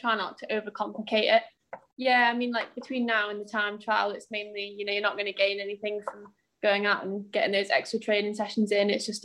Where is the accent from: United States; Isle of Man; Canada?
Isle of Man; we're all from the Isle of Man